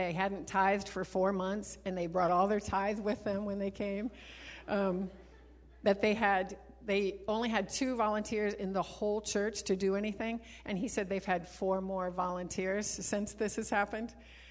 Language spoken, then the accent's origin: English; Minnesota, United States; born there; also born or lived in Chicago / Ecuador / Queens; I was born in Minnesota, and we met in Minnesota in college. We transitioned to Chicago to be a youth pastor. We went to Costa Rica to learn Spanish. We went with the Alliance for 2 terms to Ecuador, South America.